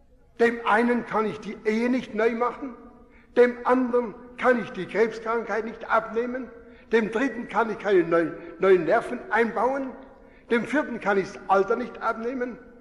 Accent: Baden-Württemberg, Germany; Ich bin ja im Schwarzwald geboren, Südschwarzwald, meine Heimat.

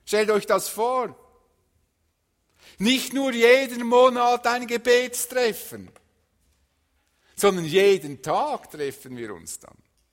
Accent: Switzerland; Als Schweizer lieben wir unsere möglichst eigenen vier Wände

